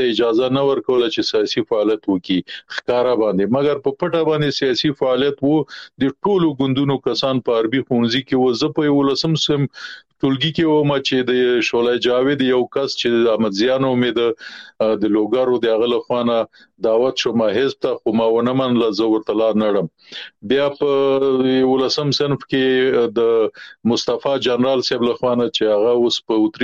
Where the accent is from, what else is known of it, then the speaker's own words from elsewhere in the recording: Mashri, Nangarhar, Afghanistan; زه په مشرۍ کلی کې زیږیدلې ما پلار مو بزګر وو زمکه مو دروده کورنۍ ژوند مو متوسط خو یعنی نه ډیر خراب او نه ډیر لوړ وو